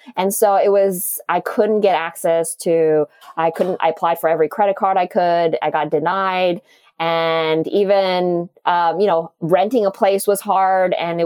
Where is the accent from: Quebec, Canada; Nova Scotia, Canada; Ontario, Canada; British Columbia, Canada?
Quebec, Canada; Montreal; also born or lived in Asia; now in United States; I'm originally from Montreal, worked in Asia. And then when I moved to the US